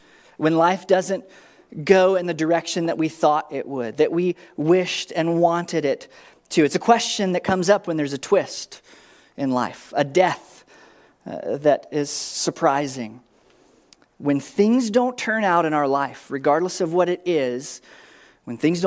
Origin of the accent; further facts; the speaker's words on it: Tennessee, United States; where I grew up in Tennessee, we actually had amenities like running water and electricity and cable television.